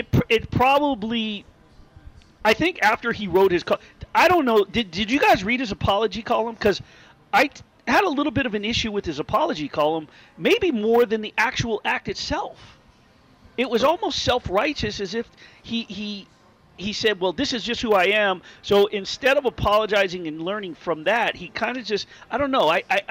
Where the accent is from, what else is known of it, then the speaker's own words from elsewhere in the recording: New York, United States; born there; I'm picking against them, considering that I was born in New York. So I've always cheered for the Rangers.